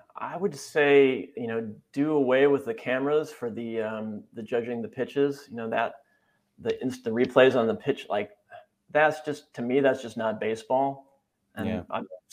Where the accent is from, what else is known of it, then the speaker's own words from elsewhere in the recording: Wisconsin, United States; also born or lived in San Francisco Bay Area; I grew up in Wisconsin. So like it's kind of dyed in the wool.